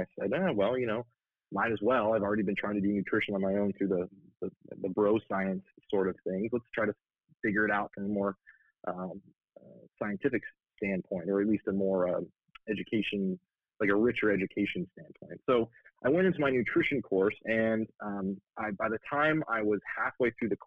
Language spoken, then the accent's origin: English; Los Angeles, California, United States; I grew up in Los Angeles, California. I come from a long line of athletes, so I got into athletics as soon as I could walk.